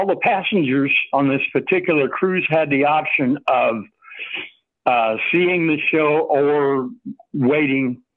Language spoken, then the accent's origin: English; Versailles, Missouri, United States; I grew up here in Versailles.